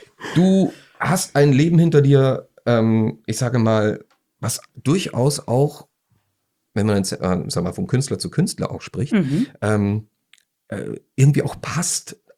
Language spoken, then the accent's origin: German; Austria; Einfach ich als Österreicher kann nur eins sagen